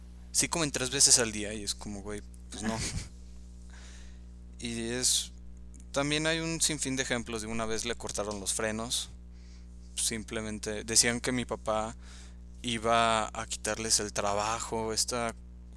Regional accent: Mexico; ¿de dónde eres? Y ah, no, pues de México.

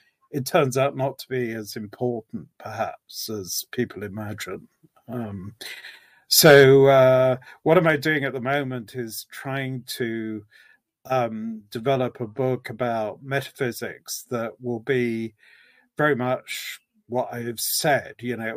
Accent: United Kingdom; now in United States; And I'm half Scottish, half English, a little bit Irish. And I know most of the British Isles pretty well. And very attached to France and Italy as well. I've lived in Virginia for about nearly 7 years. I'm pretty rooted in Britain

